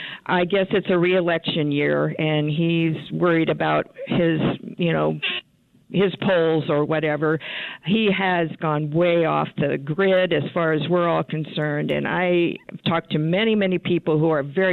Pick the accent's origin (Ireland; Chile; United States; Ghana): United States; Texas; I'm not sure why exactly, but I'm from Texas, and I'm rebelling.